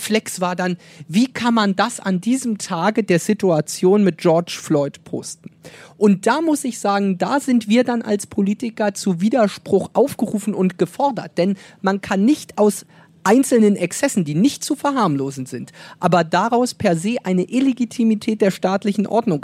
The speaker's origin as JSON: {"language": "German", "region": "Mecklenburg-Vorpommern", "country": "Germany", "said": "auch für meine Heimatregion und auch für Vorpommern"}